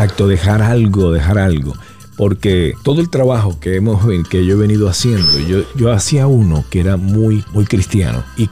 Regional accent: Venezuela; Le digo, bueno, yo soy venezolano, ¿y qué? Nadie es perfecto.

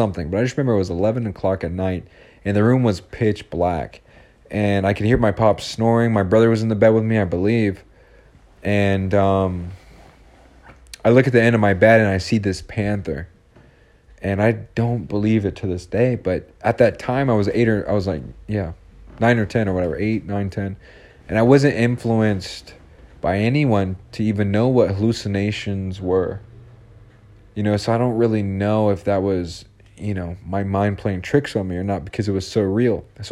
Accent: Canada; my mother was 100% Chippewa, Ojibwa, and I'm from Canada.

